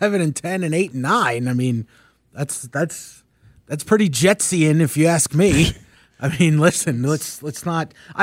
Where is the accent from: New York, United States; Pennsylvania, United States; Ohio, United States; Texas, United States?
New York, United States; now in Atlanta, United States; Growing up in New York as a Jets fan and now covering and cheering on the Falcons each and every week here on 92.9 The Game.